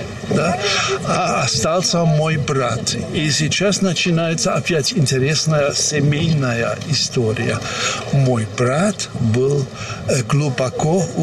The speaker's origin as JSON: {"language": "Russian", "country": "Germany", "second_language": "Russian", "said": "Я чувствовал, если я говорю, я немец, например, для наших соседей, голландцев, да, они сразу думали, что я враг, да."}